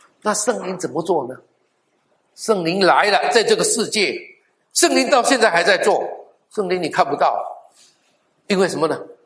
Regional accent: China; 我是中国人，

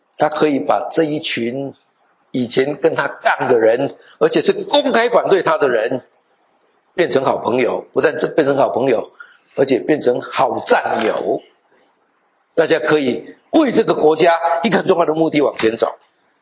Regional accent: China; 其实美国人跟我们中国人比起来，中国人聪明多了。

